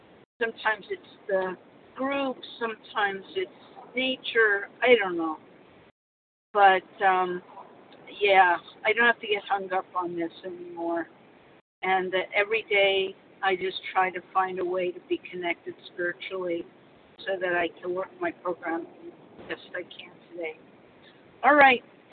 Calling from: Petaluma, California, United States; from Petaluma, California.

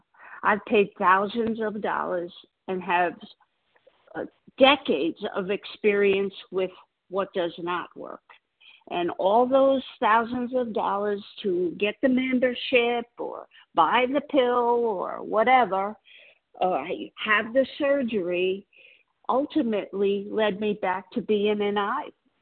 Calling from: Florida, United States; I live in Florida.

